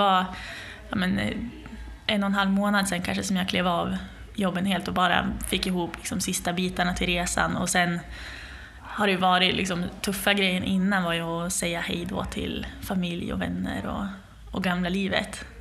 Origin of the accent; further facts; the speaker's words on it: Sundsvall, Västernorrland County, Sweden; det är ju sån skillnad från en vecka sedan jag cyklade i skogarna hemma i Sundsvall till nu när det är mer öppet landskap